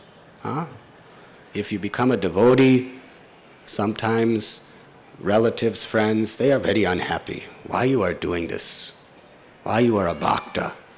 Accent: United States; born there; I was born in America and I lived there in 1972, and all of you from India have never been there.

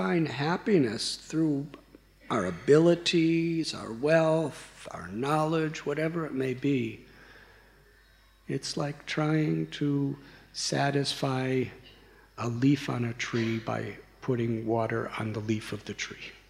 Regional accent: Chicago, Illinois, United States; I'm from Chicago. There's a famous place called the Water Tower.

